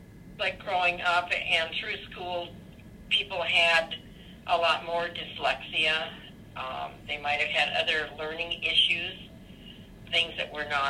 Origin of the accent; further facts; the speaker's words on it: Santa Barbara, California, United States; I grew up in California, mm-hmm. in Santa Barbara, and came back to Madison for nursing school.